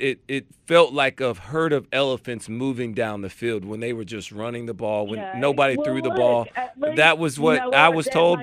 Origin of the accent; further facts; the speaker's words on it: Alabama, United States; Don't try and make sense of everything we do in Alabama. I'm from Alabama.